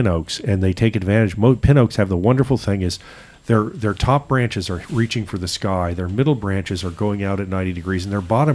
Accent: California, United States; So, you know, I come from California where they were all evergreen, so I like myrcinifolia.

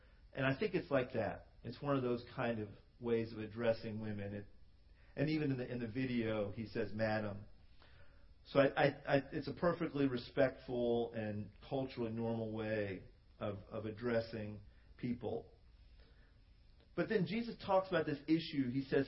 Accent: United States; I grew up in the United States, and so it was so weird for me.

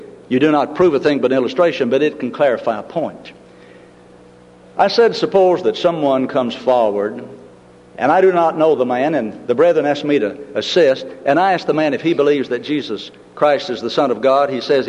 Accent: Tennessee, United States; Now, I grew up in Middle Tennessee, where I used to hear this statement.

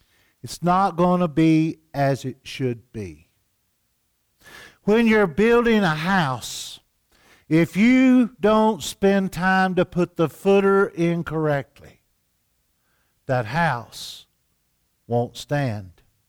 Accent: the South, United States; I'm from the South.

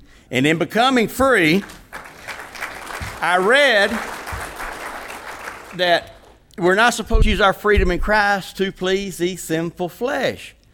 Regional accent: Madisonville, Texas, United States; I'm from Madisonville, Texas, like Monty said, founder of the House of Hope and director.

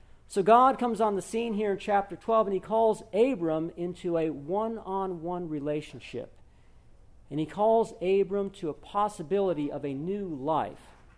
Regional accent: Wisconsin, United States; So I said, "Yeah, I grew up in Wisconsin, and to get to my house, you get on Interstate 35, and you drive north until it ends.

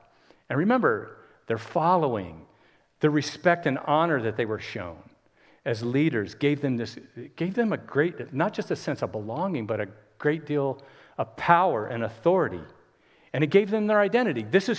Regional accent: Miami, Florida, United States; moved away as an adult; also born or lived in Holland, Michigan; I grew up in Miami, and it was disco days then. And so I moved to Michigan, the Midwest, small town in Holland, Michigan, and I had clogs.

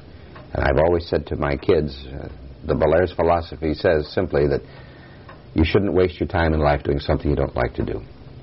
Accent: Colorado, United States; also born or lived in Cheyenne; now in Chicago, United States; I was born in Cheyenne, Wyoming, and raised on a cattle ranch in Colorado.

